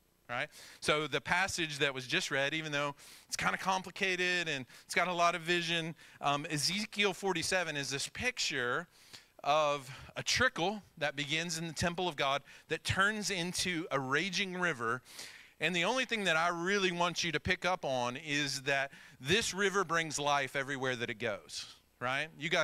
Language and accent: English; Jonesboro, Arkansas, United States; As Lawrence mentioned, I'm here with my wife, Jen. We are from Jonesboro, Arkansas.